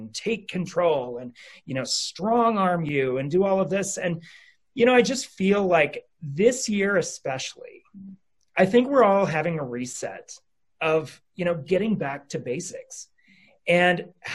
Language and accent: English; Montana, United States; moved away as an adult; You know, I moved here in 2004 from Montana, grew up on a farm. I'm sure I don't look it now, but I grew up on a farm in Montana.